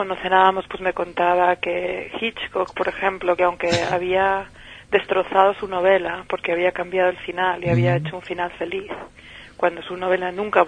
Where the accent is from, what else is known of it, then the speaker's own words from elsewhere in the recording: Madrid, Community of Madrid, Spain; Yo habiendo crecido en Madrid y siendo española